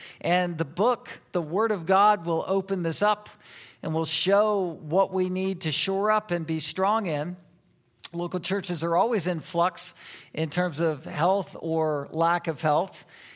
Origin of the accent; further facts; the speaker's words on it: Virginia Beach, Virginia, United States; moved away as an adult; I grew up in Virginia Beach, which isn't too far from getting to family members down in Durham, and I used to visit these cousins and know them, and they knew me growing up my whole life